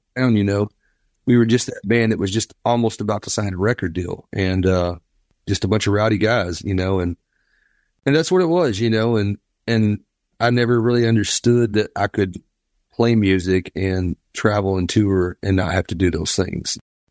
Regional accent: Pensacola, Florida, United States; born there; But basically I was born in Pensacola, Florida.

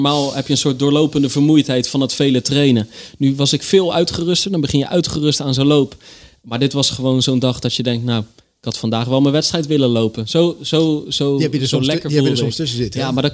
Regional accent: Rotterdam, South Holland, Netherlands; Mijn ouders zijn ooit naar Bergse Hoek verhuisd. Ja, ja. Dat vond ik minder, want ik ben een Rotterdammer.

